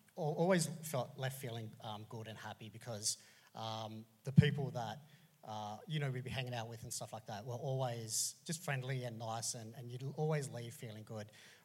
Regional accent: Sydney, New South Wales, Australia; So I grew up pretty much all over Western Sydney. My family moved around a lot.

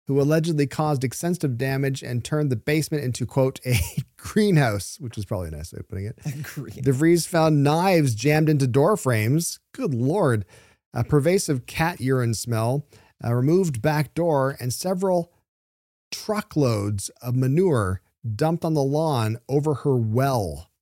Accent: Ontario, Canada; accent: Southern Ontario; Sorry, it's my Southern Ontario accent.

